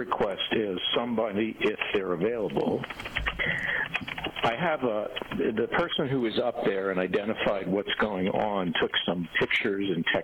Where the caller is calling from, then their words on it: Denver, Colorado, United States; I'm calling you from Denver.